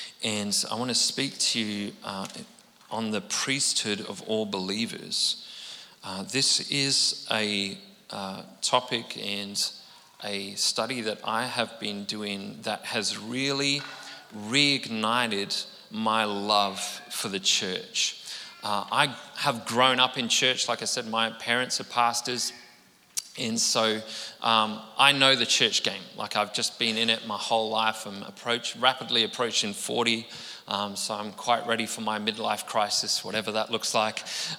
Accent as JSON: {"language": "English", "country": "United Kingdom", "lives_now": "Melbourne, Australia", "said": "I'm originally from the UK, so I probably brought that weather with me to Melbourne and then to here"}